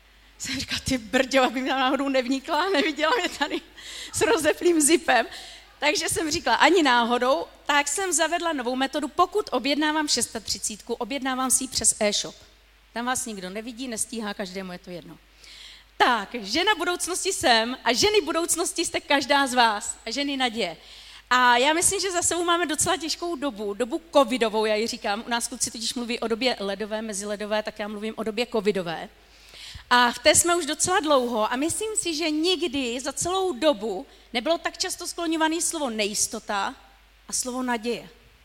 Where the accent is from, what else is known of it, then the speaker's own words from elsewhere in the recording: Jaroměřice nad Rokytnou, Vysočina Region, Czechia; protože já pocházím z Jaroměřic nad Rokytnou.